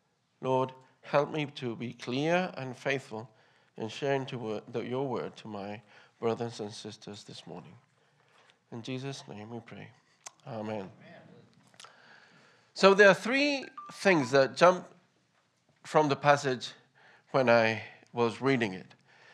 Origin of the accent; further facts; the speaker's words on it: Chile; And I come from Chile, as you know, and we have our own celebrations.